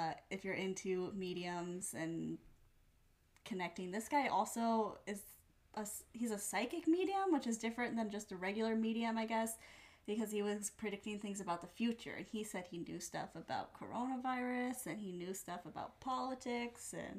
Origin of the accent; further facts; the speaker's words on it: Washington, United States; And we are from Washington. There's lots of craft breweries around here.